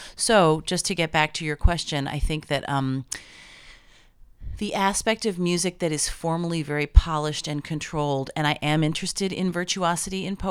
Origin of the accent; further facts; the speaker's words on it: Washington, District of Columbia, United States; I remember growing up in cities, growing up in Washington, D.C., when there were record stores